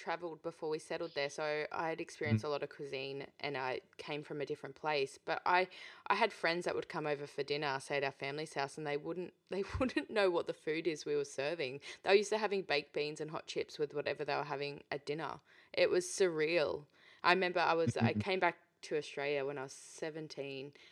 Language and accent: English; East of England, United Kingdom; I actually grew up in England. I'm from Essex. I keep that pretty quiet.